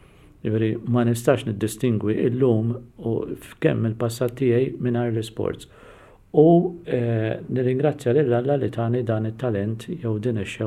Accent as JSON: {"language": "Maltese", "town": "Tarxien", "region": "South Eastern Region", "country": "Malta", "tie": "born or raised there", "said": "Trabbejt ħal Tarxil, fl-Azzjoni Kattolika ta' ħal Tarxil, iċ-ċirklu l-iskola primarja ħal Tarxil u mbagħad mort il-liċeo ta' 12-il sena."}